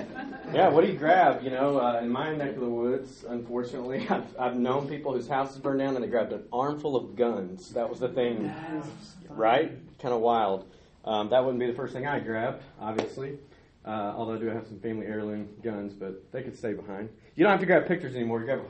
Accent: Montgomery, Alabama, United States; also born or lived in South Carolina / West Texas; I grew up in Montgomery. I've lived around South Carolina, West Texas with some of my friends here. And then recently, 3 years ago, moved back to preach there.

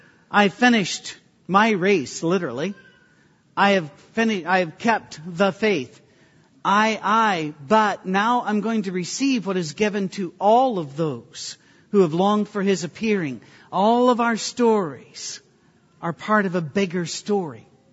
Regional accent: Detroit, Michigan, United States; I'll go places and I don't have a Scottish accent or an Irish accent or anything. I just tell people I'm from Detroit and we all talk like this.

